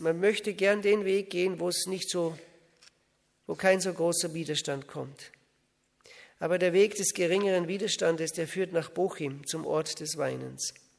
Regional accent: Austria; bei uns in Österreich, wo ich aufgewachsen bin, da waren wir die erste Generation. Das heißt, unsere Eltern waren nicht gläubig. Wir kamen direkt zum Glauben

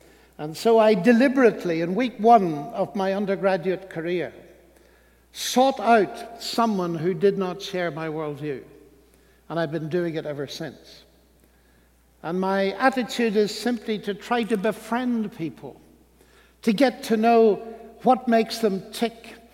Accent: Northern Ireland, United Kingdom; I come from Northern Ireland, which isn't always the best advertisement for the Christian faith.

